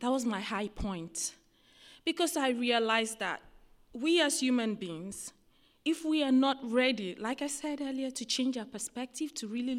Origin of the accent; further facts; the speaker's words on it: Nigeria; Hello, I'm coming from Nigeria, and then you are showing movies about jihadists.